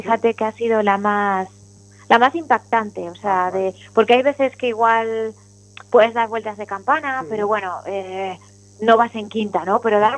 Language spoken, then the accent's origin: Spanish; Santander, Cantabria, Spain; yo nací en Santander, pero bueno, porque todos los niños aquí nacemos en Santander, claro. Pero sí que vivo ahí, trabajo ahí, o sea, entreno ahí, toda mi vida la tengo ahí.